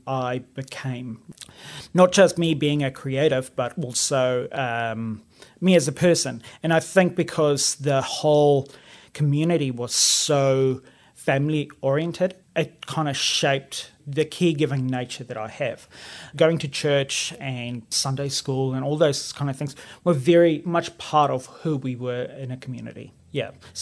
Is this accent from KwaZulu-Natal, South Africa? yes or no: no; Vereniging, Gauteng, South Africa; born there; Okay, so I was born in Midrand area of South Africa, so it's in the middle, in a town called Vereniging. I think the name has changed since, but that's where I was born, and it's in the Free State